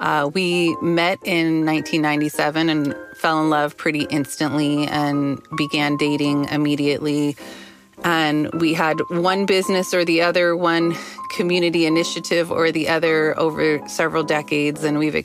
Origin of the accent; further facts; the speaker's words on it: Los Angeles, California, United States; My husband's born and raised in South LA. I grew up in the community, a child of community organizers, and we were raising our own children here in this neighborhood.